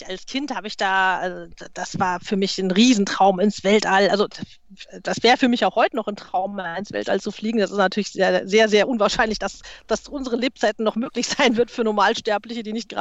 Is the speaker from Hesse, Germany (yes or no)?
yes; Hesse, Germany; Main-Kinzig-Kreis.